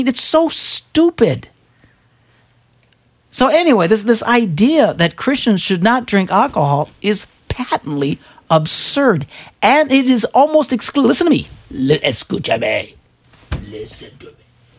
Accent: Wisconsin, United States; When I grew up, there was I'm from Wisconsin. There was a church my size, 3,500 people in Wisconsin.

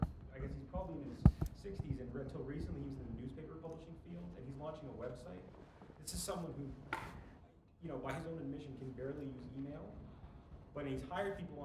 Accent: Toronto, Ontario, Canada; I'm from Toronto

